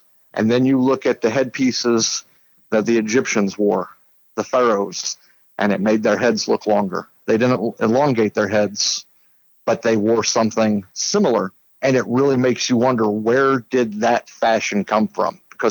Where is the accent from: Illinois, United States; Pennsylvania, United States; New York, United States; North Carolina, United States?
Illinois, United States; Alton; We used to work in Alton, Illinois. That was my hometown.